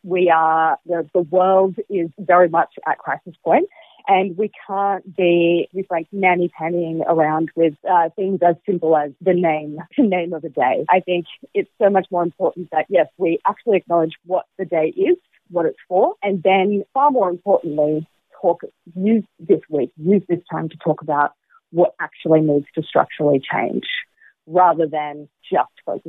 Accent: Sydney, New South Wales, Australia; as a person of colour growing up in Southwest Sydney

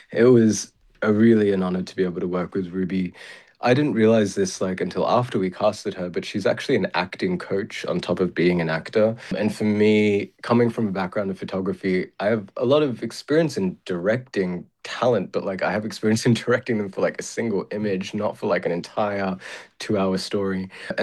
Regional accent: Australia; what that means for me as an Australian Filipino director.

